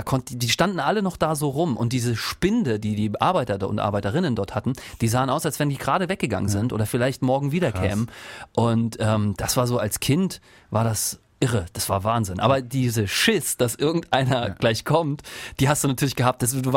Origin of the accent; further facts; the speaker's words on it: eastern Germany, Germany; ich komme ja aus dem Osten und gerade nach der Wende wurden viele Betriebe ja verlassen